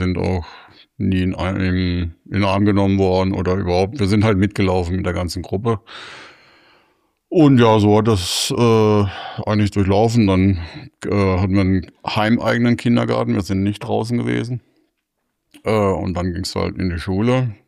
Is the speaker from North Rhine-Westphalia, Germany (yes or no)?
no; Baden-Württemberg, Germany; ich komme aus Emmendingen, das ist in der Nähe von Freiburg. Aufgewachsen bin ich aber in Eugenschwick. Da bin ich mit knapp 2 Jahren in ein Kinderheim, auch der Nonnen der göttlichen Vorsehung, gekommen.